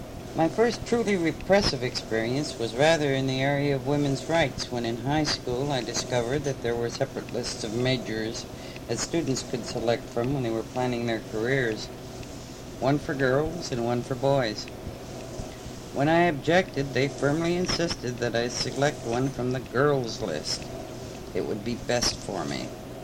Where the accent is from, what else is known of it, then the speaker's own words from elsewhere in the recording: Chicago, Illinois, United States; born there; I was born in 1922 in Chicago, Illinois, of what would now be called middle-class parentage.